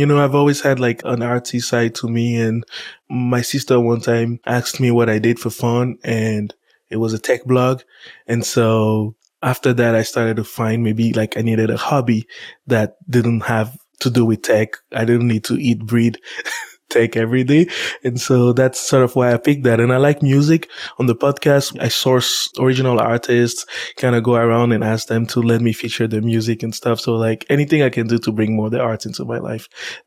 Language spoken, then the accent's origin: English; New Zealand; well, we're from New Zealand.